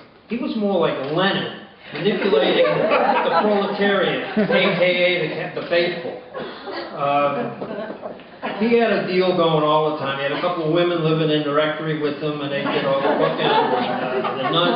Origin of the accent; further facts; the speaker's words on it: Worcester, Massachusetts, United States; I grew up in Worcester, Massachusetts in the 50s.